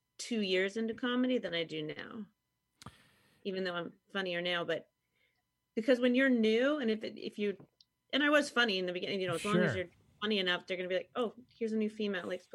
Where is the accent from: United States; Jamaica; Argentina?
United States; Arcadia, California; also born or lived in New York, United States; I grew up in Arcadia, which is kind of by Pasadena.